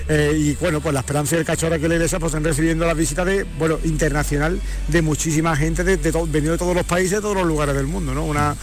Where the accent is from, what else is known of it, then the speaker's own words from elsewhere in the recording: Andalusia, Spain; El mundo de las cofradías, pues en Andalucía lo montamos muy fácil, pero en cuanto salimos de Andalucía hay que empezar a explicar las cosas desde cero.